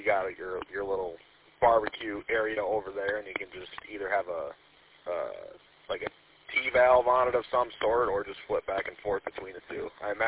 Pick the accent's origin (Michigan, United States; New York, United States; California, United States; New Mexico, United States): Michigan, United States; Armada; I came from Armada, where I feel like we lost power every week, to I live in the middle of nowhere now